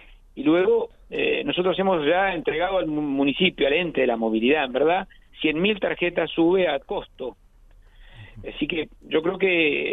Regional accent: Rosario, Santa Fe, Argentina; Yo soy un rosarino

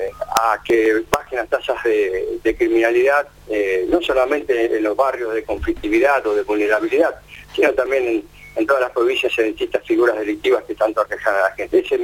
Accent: Santa Fe, Argentina; soy oriundo de la ciudad de Santa Fe, venía siguiendo muy de cerca todo lo que pasaba en mi provincia

